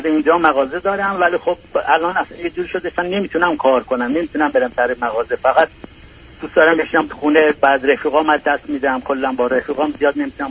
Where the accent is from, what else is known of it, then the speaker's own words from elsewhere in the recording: Tehran, Tehran Province, Iran; moved away as an adult; ما تا حد دیپلمی یه خانواده خیلی بی سواد داشتیم از یه شهرستان خیلی کوچیک. بعد ما اومدیم تهران 8-9 سالگی،